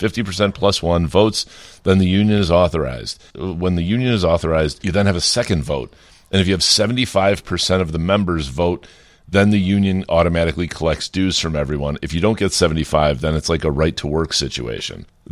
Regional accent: Ireland; as an Irish person of Irish descent

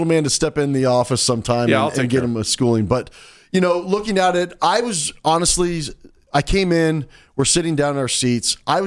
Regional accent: Arizona, United States; I didn't get the seasons growing up in Arizona. I had hot and hotter.

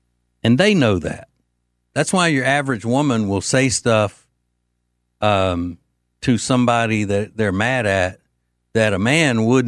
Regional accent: Detroit, Michigan, United States; because I ain't from there. I'm from Detroit.

